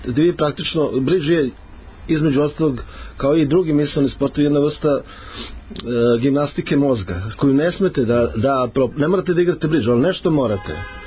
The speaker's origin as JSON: {"language": "Serbian", "country": "Serbia", "said": "mi smo kao Srbi, ja mislim, najtalentovanija nacija za igranje bilo kog sporta"}